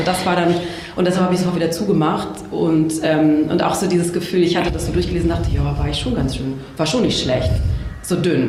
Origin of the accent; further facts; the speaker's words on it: Baden-Württemberg, Germany; Aus Süddeutschland, aus einem kleinen Dorf am Fuße der Schwäbischen Alb.